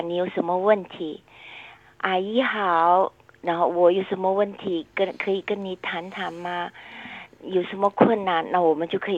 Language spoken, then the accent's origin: Chinese; China; 我们中国人呢、啊，到外面学习啊